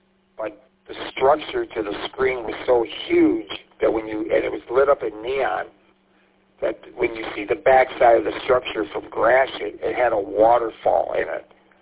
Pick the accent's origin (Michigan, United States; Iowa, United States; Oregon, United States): Michigan, United States; St. Clair Shores; growing up in St. Clair Shores, we went through that area of Cass and Grosbeck